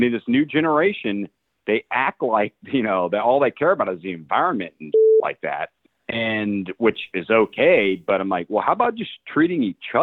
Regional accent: Austin, Texas, United States

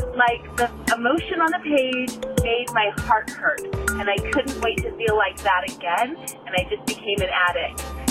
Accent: Carson City, Nevada, United States; I'm from Carson City, Nevada.

